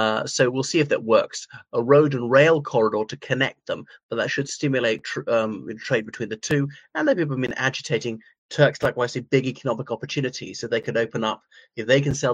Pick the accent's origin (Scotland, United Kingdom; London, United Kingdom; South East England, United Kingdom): South East England, United Kingdom; Isle of Wight; from Isle of Wight.